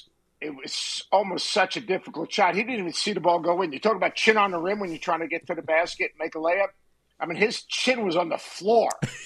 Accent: Plainview, New York, United States; you're going to say I grew up in Plainview, which is close to Bethpage.

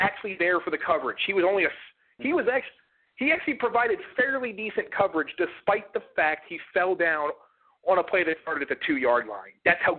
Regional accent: Baltimore, Maryland, United States; you know, I'm from Baltimore, so I try and watch the Ravens every week

